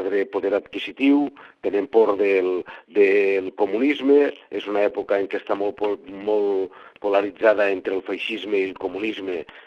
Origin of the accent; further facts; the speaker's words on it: Flix, Catalonia, Spain; el cap de falange del meu poble era del meu poble, era de Flix